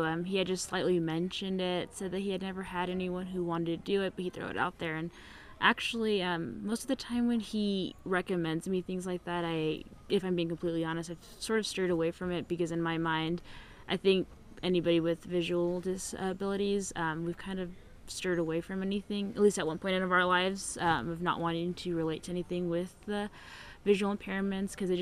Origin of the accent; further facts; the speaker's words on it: California, United States; I'm from San Diego County, California.